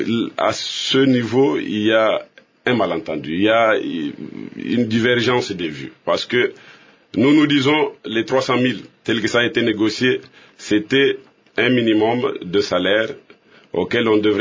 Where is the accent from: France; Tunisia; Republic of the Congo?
Republic of the Congo; en tant que Congolais d'abord.